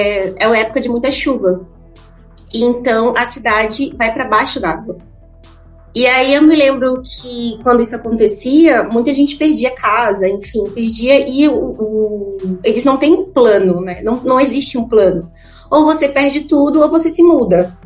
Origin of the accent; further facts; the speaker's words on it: Belém, Pará, Brazil; now in São Paulo, Brazil; Eu venho de uma cidade, não sou daqui de São Paulo, e eu venho de uma cidade que é construída em cima de um rio, que é Belém do Pará.